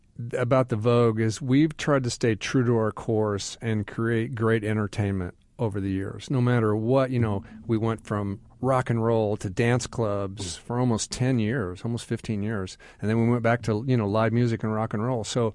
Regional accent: Washington, Indiana, United States; No, we grew up in Washington, Indiana.

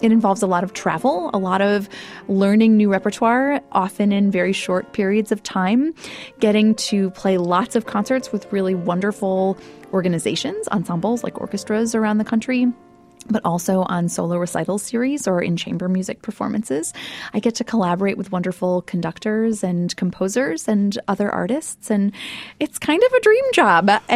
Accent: Minneapolis, Minnesota, United States; I grew up in the Twin Cities.

